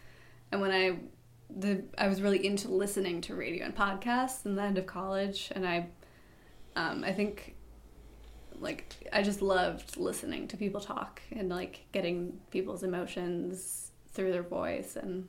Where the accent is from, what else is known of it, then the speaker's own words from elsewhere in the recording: Wisconsin, United States; now in Portland, United States; I'm from Wisconsin originally, coming to Hudson from Portland, Maine, where I now live